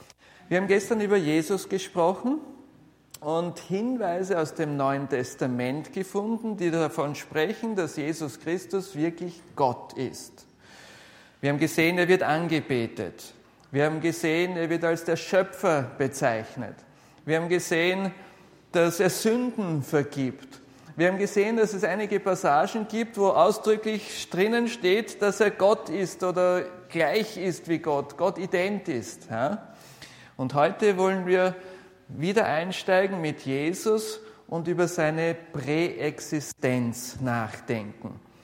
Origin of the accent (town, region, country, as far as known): Vienna, Austria; born or raised there; accent: Austrian; also born or lived in Bogenhofen